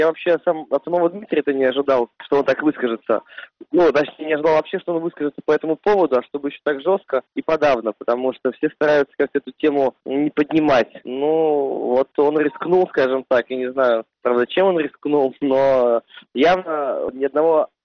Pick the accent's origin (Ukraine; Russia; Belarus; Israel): Belarus; Все белорусы коренные.